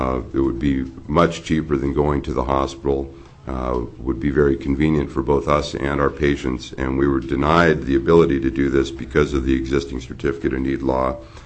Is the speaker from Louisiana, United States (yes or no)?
no; Juneau, Alaska, United States; I was born and raised here in Juneau.